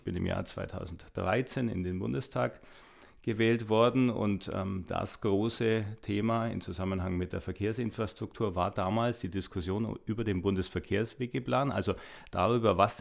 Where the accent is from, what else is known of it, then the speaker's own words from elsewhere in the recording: Neusäß, Bavaria, Germany; Ich bin 1996 in den Stadtrat der Stadt Neuses, meine Heimatstadt, gewählt worden.